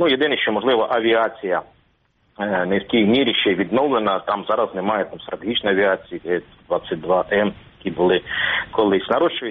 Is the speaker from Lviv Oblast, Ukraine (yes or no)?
no; Crimea, Ukraine; moved away as an adult; Там значна частина мого життя, 30 років, пов'язана з Кримом. І в 14-му, в тому самому, я вимушений був його залишити. І отож, як колишній кримчанин